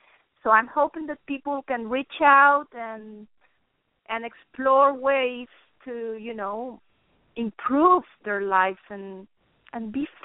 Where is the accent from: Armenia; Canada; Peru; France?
Peru; Lima; first language Spanish; English is a second language; now in Detroit, United States; I live in Michigan, but I'm Peruvian. I'm from Lima, Peru, South America. So actually, my mother tongue is Spanish.